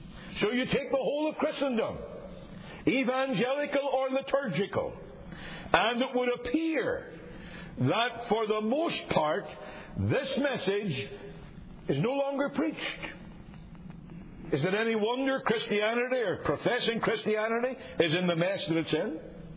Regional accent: Ireland; Now, I know I'm Irish.

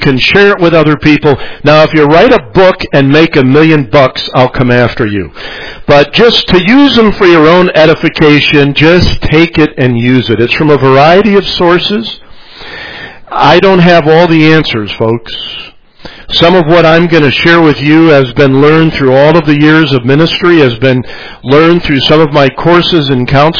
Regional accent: Chicago, Illinois, United States; My wife's name is Sue. I'm from Chicago. She's from St. Louis.

